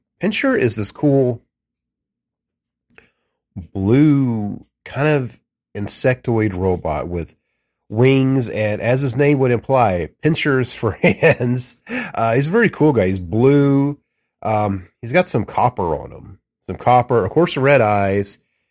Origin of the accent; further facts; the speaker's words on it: Georgia, United States; like I said, I'm from Georgia, so I sound like I'm from the South. I'm often told that I don't have much of a Southern accent